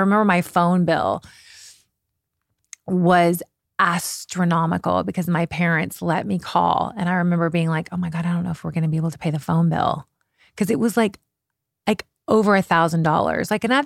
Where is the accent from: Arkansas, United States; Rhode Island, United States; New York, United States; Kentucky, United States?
Kentucky, United States; You know, I was from Kentucky. My mom grew up on a farm.